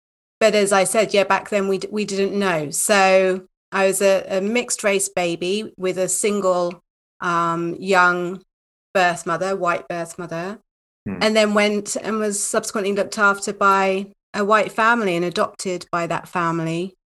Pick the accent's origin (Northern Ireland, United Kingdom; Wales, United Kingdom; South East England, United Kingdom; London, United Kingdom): London, United Kingdom; born there; I'm in my early 40s and I was born in North London in 1978.